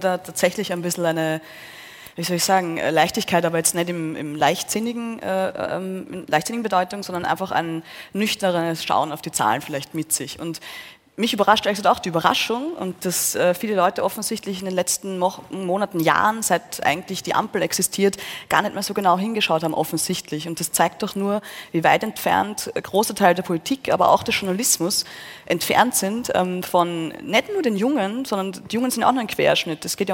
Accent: Austria; Ich bin aus Österreich, mir überrascht so schnell gar nichts

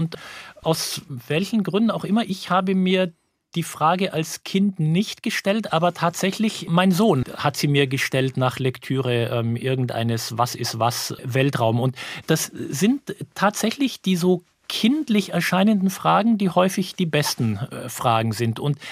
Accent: Munich, Bavaria, Germany; um von München, wo ich groß geworden bin, aus Sterne zu schauen

